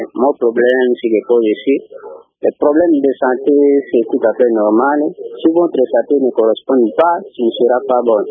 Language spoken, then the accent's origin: French; Isiro, Haut-Uélé, DR Congo; Chez nous, à Isiro, c'est quelqu'un qui est arrivé à l'hôpital, on ne peut pas se soigner comme il faut.